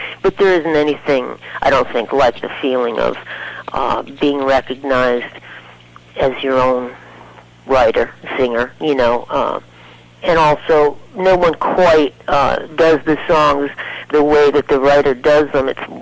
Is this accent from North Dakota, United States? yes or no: no; Ellsworth, Maine, United States; I grew up in Ellsworth, Maine, and that's coastal Maine